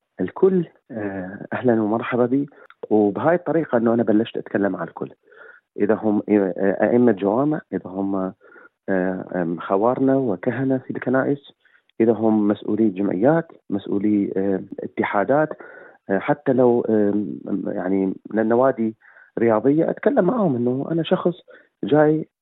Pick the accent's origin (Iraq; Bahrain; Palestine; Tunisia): Iraq; فأنا بكل صراحة أقولها أنه أنا جاي من العراق بلد الحضارات، أنا شخص يعني لدي المبادئ المسيحية